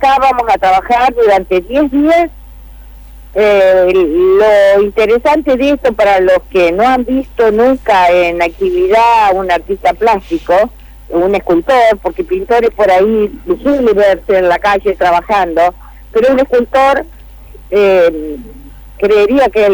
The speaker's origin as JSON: {"language": "Spanish", "region": "Entre Ríos", "country": "Argentina", "tie": "born or raised there", "said": "si bien mi lugar de nacimiento es Lucas González, soy del departamento de Nogoyá."}